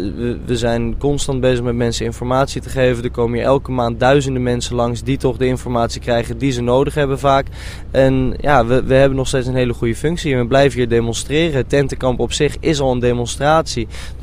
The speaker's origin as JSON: {"language": "Dutch", "town": "Amsterdam", "region": "North Holland", "country": "Netherlands", "said": "Ik kom zelf uit Amsterdam"}